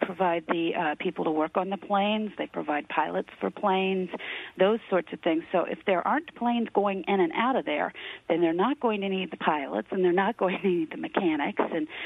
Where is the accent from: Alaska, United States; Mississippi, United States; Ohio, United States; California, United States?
Ohio, United States; Well, now, I grew up around Clinton County, so I'm very familiar with that area